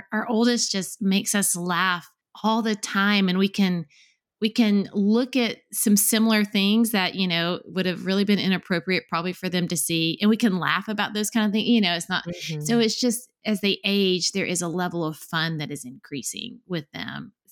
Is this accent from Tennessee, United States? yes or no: yes; Tennessee, United States; move back to my hometown, which is outside of Chattanooga, Tennessee.